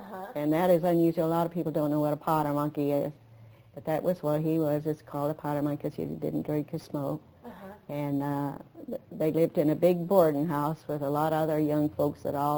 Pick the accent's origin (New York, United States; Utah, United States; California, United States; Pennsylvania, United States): Utah, United States; Park City; born there; I was born in Park City, Utah, in a little mining town.